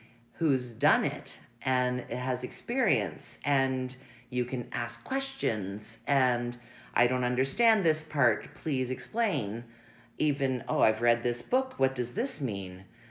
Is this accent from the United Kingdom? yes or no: no; Canada; Now, I will say that I'm Canadian